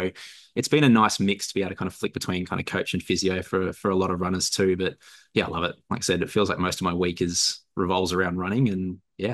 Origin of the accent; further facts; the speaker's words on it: Ipswich, Queensland, Australia; I was born in Ipswich and moved to the coast when I was young, but out there, like, rugby league's the only sport that they know exists pretty much.